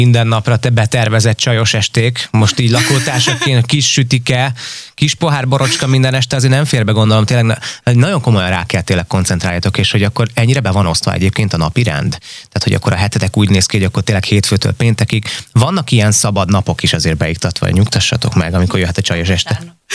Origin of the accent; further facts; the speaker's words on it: Almásfűzitő, Komárom-Esztergom, Hungary; én Almásfűzitőn nőttem föl, és ott is egy ilyen kis pici miniatűr csónakház volt